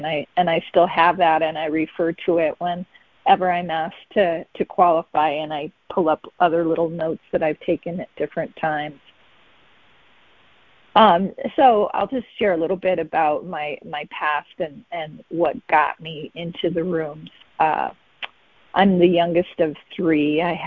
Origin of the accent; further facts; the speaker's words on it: Detroit, Michigan, United States; I grew up in the Detroit area predominantly.